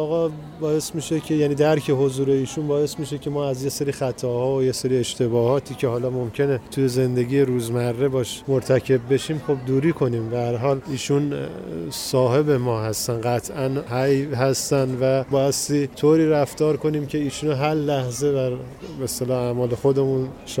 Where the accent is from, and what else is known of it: Qom, Iran